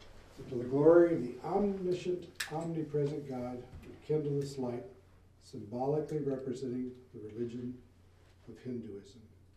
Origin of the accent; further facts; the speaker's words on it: Arizona, United States; Oh, yeah, I'm from Arizona.